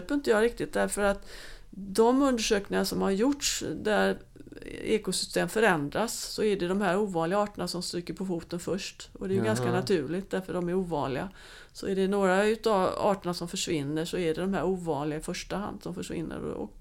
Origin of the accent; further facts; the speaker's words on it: Västra Götaland County, Sweden; Jag är ju bohuslänning.